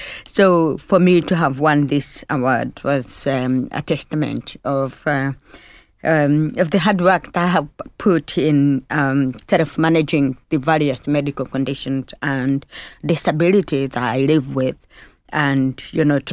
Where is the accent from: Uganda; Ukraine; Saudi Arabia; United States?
Uganda; I grew up in Uganda, in rural Uganda, which had no facilities for audiology.